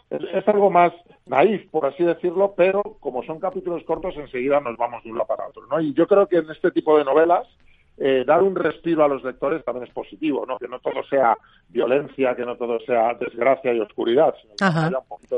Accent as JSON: {"language": "Spanish", "town": "Madrid", "region": "Community of Madrid", "country": "Spain", "said": "Mis novelas normalmente, bueno, se desarrollan en Madrid, pues yo soy madrileño"}